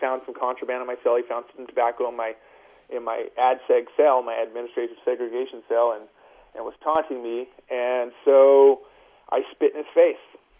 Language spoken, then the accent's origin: English; California, United States; I'm a member of this community. I'm a person. I'm a Californian, and I'm not having it.